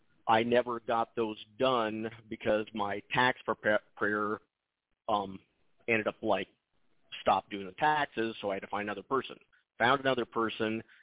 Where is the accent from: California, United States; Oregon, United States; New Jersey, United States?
Oregon, United States; He said it looked like, and I'm from Oregon, that Oregon state tax is piggybacked on the federal one.